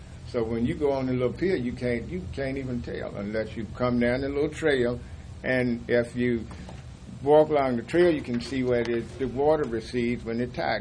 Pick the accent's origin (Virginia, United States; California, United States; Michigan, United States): Virginia, United States; now in Smithfield, United States; I moved to Smithfield, and I'm originally from Surrey County. So the area, I know the water pretty good.